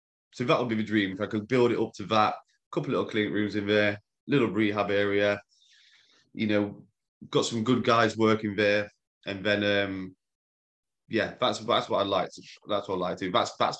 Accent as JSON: {"language": "English", "town": "Mansfield", "region": "East Midlands", "country": "United Kingdom", "said": "So I'm from Mansfield, which is"}